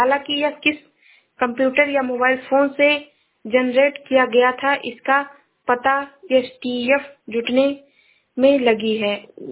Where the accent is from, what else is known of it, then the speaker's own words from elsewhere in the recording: Uttar Pradesh, India; मैं जिला श्रावस्ती से हूँ।